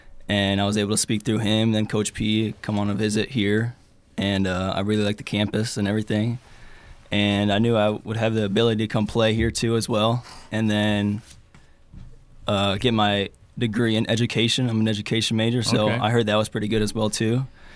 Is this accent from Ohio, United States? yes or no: yes; Wauseon, Ohio, United States; So yeah, I'm from Wauseon, Ohio. It's about 40 minutes from Adrian.